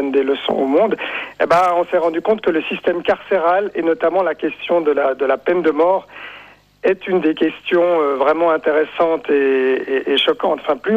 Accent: Switzerland; On s'attendait un peu en tant que Suisse à se faire lancer quand même des tomates dessus

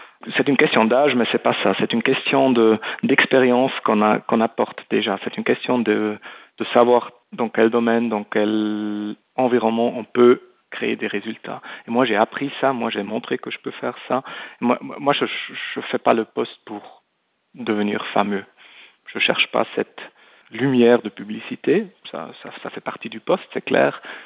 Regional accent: Bern, Switzerland; moved away; J'ai fait l'école ici à Berne et j'ai quitté Berne en 94. J'avais dit j'y reviens plus jamais. Et puis en 2010, quand j'ai eu la possibilité de prendre une fonction à la Confédération, je suis rentré à Berne complètement.

